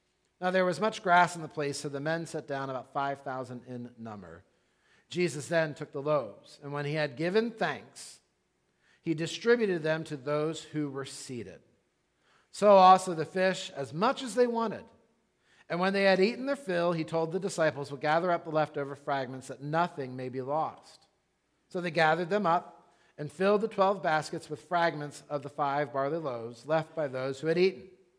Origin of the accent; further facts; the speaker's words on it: Ireland; And I use that word wee because I'm Irish and it's St. Patrick's Day and I thought it would be fun.